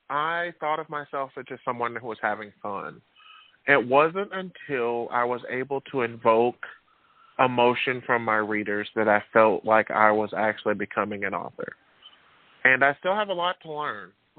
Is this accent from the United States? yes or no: yes; Alabama, United States; I'm born and raised in Alabama.